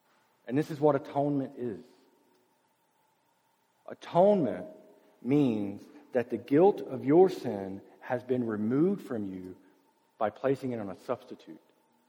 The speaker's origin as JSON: {"language": "English", "region": "the South", "country": "United States", "said": "my uncle had this new, brand new styrofoam cooler, because we're from the South and that's fancy."}